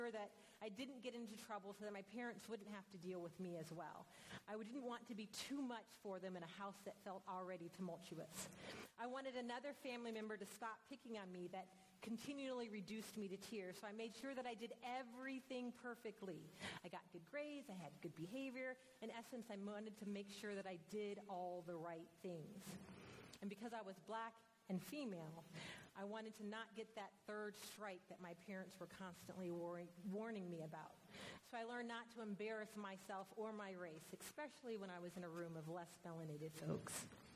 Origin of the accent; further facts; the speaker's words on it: Germany; also born or lived in Anniston, Alabama; I grew up mostly in Germany, but we had a three-year stint in Anniston, Alabama.